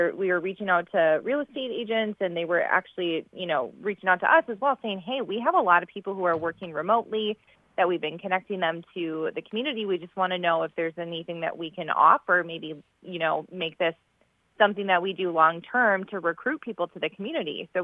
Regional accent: Minnesota, United States; now in Bemidji, United States; Well, I grew up in the Twin Cities, so I'm a transplant to Bemidji a decade ago, actually, back in 2011.

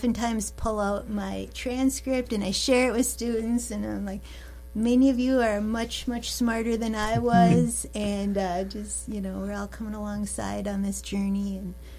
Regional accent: New London, Minnesota, United States; I grew up in New London, about four hours south of here.

